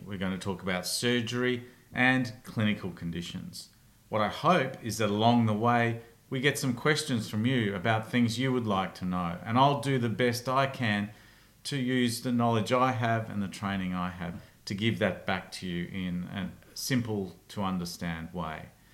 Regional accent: Brisbane, Queensland, Australia; I'm from Brisbane in Australia.

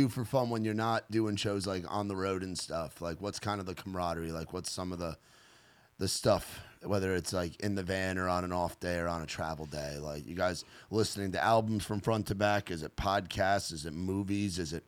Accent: New York, United States; I'm from New York, so we got everything up there. Like, literally everything. I got 9 million people living on a 13-mile island.

